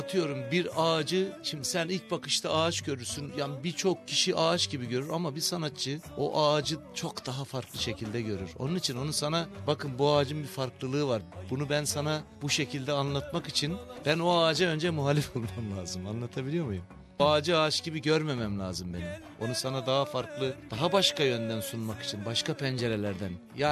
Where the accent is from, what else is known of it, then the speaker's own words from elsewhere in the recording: İzmir, Turkey; also born or lived in Tercan; Tabii ben Erzincan Tercan'da doğdum ben. Oranın bir köyünde, Beykonak köyünde. Tabii İzmir'e göç ben 6-7 yaşındayken oldu.